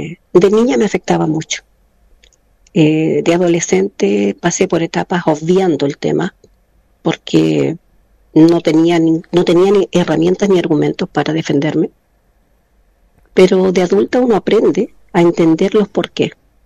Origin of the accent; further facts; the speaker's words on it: Chile; Pero me siento como muchos chilenos muy dolido de que se haya rechazado este primer ejercicio.